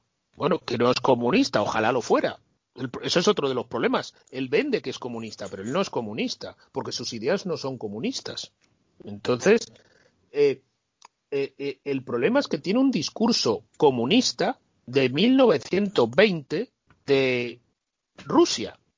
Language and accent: Spanish; Spain; Es que yo soy español, me da igual.